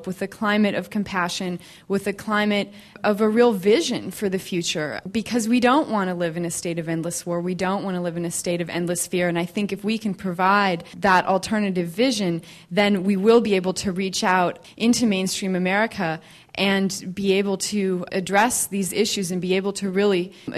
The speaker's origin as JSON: {"language": "English", "region": "California", "country": "United States", "said": "I'm from California, but I've been out in Washington for the past 2 weeks"}